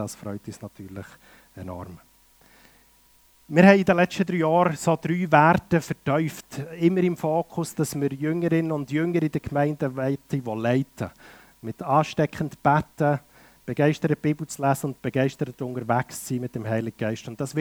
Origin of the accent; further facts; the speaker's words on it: Bern, Switzerland; Ich komme aus Bern, bin seit 47 Jahren unterwegs